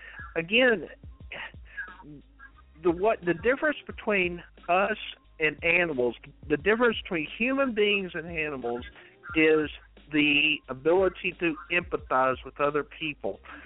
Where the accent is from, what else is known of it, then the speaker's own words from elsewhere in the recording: Texas, United States; but, man, I grew up in Deep East Texas.